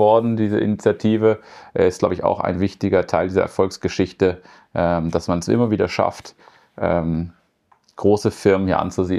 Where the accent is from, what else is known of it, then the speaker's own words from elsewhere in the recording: Germany; moved away as an adult; now in Switzerland; Ich bin ursprünglich aus Deutschland, aus der Nähe von Hamburg, habe mich 2010 in die Schweiz aufgemacht, bin zur ETH gegangen für meinen Master, habe dann Schweiz lieben gelernt, bin 2022 dann auch Schweizer geworden, eingebürgert